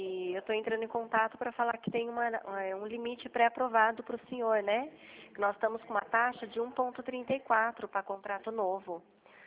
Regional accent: São Paulo, Brazil; Isso, eu sou do estado de São Paulo.

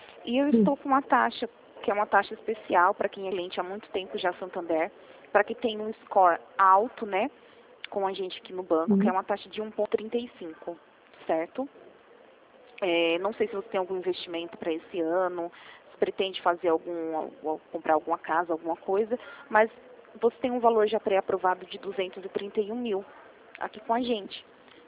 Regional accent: São Paulo, Brazil

